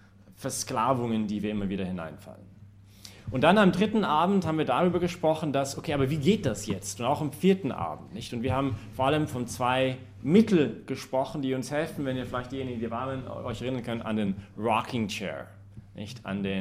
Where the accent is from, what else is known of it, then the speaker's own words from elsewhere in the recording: Vancouver, British Columbia, Canada; kommt aus Vancouver, also meine Hauptstadt, also meine Heimatstadt.